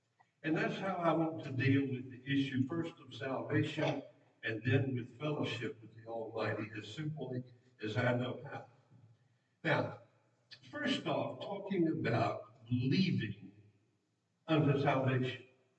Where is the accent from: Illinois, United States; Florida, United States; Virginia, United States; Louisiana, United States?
Virginia, United States; Petersburg; born there; also born or lived in Colonial Heights; I was born in Petersburg. We moved to Colonial Heights in 1961